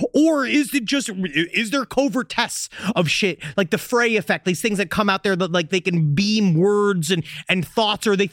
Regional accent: Queens, New York, United States; I'm from Queens.

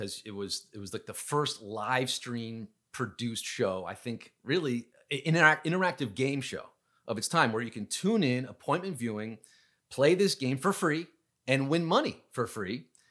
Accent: New York, United States; I decided that summer, I'm moving out of New York. I'm from New York. I said, I'm moving to LA to do this in LA.

